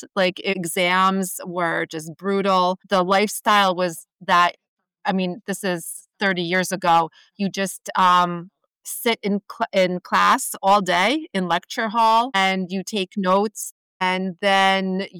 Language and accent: English; New Jersey, United States; The state is very nice. It's a beautiful place to live, but my childhood was a little bit difficult because I had a family dynamic that was not ideal. So I had some was, I guess, growing up, but New Jersey itself was not the issue.